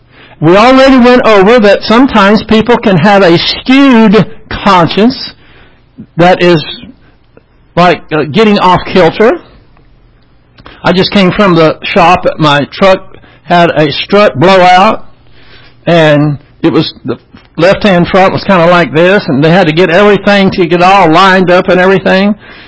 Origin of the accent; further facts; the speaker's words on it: United States; We know, as an American, and especially as a Christian, that our rights come from God.